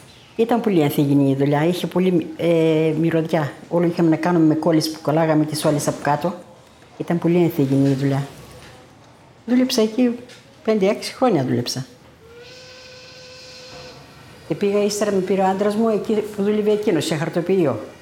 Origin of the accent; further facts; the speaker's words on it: Nea Vyssa, East Macedonia and Thrace, Greece; Γεννήθηκα στη Νέα Βίσα το 1949. Φίτησα εδώ στο σχολείο στο δημοτικό.